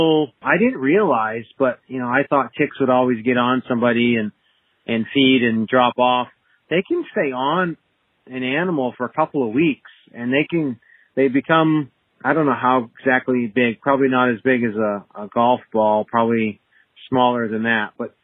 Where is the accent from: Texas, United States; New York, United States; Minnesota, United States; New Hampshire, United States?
New Hampshire, United States; See, I'm from New Hampshire, so, you know, we have autumn where the trees turn color and whatnot.